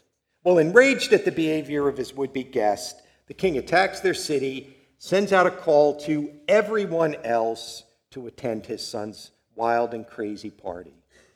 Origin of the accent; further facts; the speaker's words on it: Long Island, New York, United States; Now, growing up in Long Island, that's exactly how wedding receptions are.